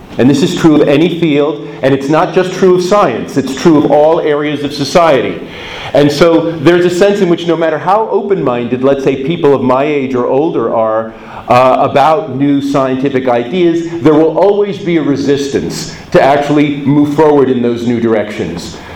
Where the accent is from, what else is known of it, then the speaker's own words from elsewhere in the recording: United States; I'm from the United States, and of course, we have a whole big kind of mythology surrounding the move westward across the United States, right?